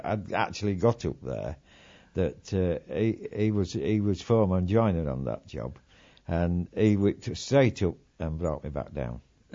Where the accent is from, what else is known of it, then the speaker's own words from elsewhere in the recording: Swillington, Yorkshire and the Humber, United Kingdom; I grew up in Swillington, yes, during the war, dig for victory. I went to school at the age of 3 to Swillington Infant School